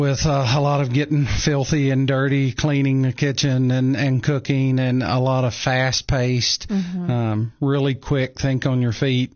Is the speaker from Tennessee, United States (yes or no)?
yes; Tennessee, United States; also born or lived in Nashville; I grew up in West Tennessee in the cotton fields, growing up in the country. And when we were about, I guess I was 10 years old, we moved to Nashville.